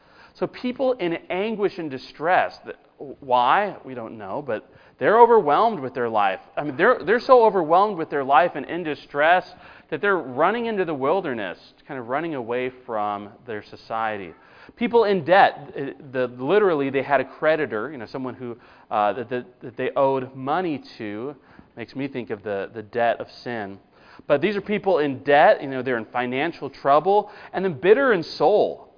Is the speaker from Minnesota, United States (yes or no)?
yes; Minnesota, United States; But I do have a friend, a Christian I grew up with in Minnesota.